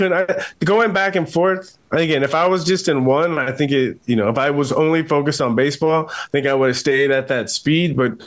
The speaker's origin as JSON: {"language": "English", "town": "San Diego", "region": "California", "country": "United States", "tie": "born or raised there", "said": "So, you know, I grew up in San Diego. I was a huge Padres fan"}